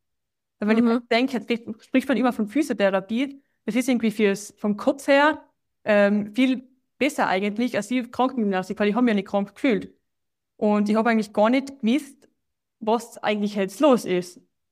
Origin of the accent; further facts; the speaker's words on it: Tyrol, Austria; ich komme aus Osttirol und bin 31